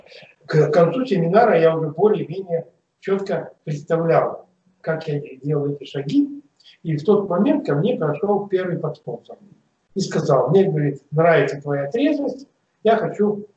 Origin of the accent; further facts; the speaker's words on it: Irkutsk, Irkutsk Oblast, Russia; Я из Иркутска.